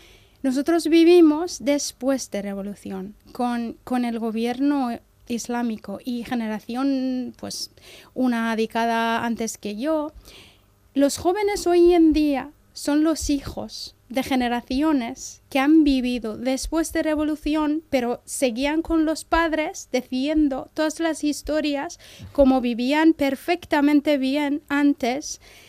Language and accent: Spanish; Iran; Spanish is a second language; ellos van a hacer un cambio brutal en mi país, en la historia de Irán.